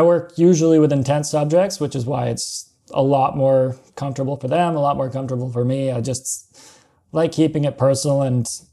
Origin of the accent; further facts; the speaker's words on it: Canada; So we had some from US, I was from Canada, Vietnam, Nepal, all over.